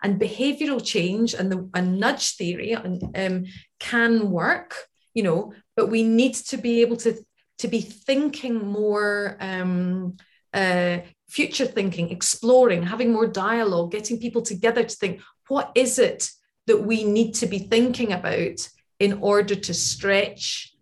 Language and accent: English; Glasgow, Scotland, United Kingdom; We've got COP26 coming up to my hometown in Glasgow and in just a couple of weeks.